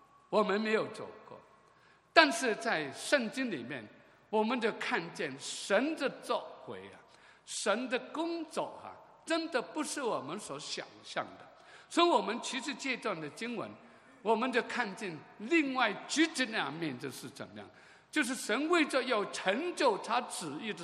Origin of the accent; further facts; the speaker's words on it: Hong Kong; 我是香港来的人